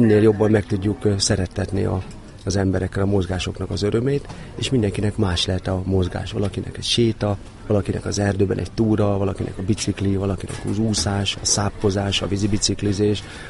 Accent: Hungary; born there; mivel én ide születtem a Balatonra

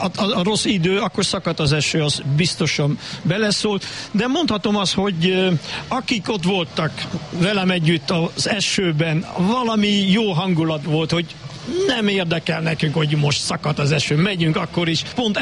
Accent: Netherlands; Hungarian is a second language; Én holland vagyok.

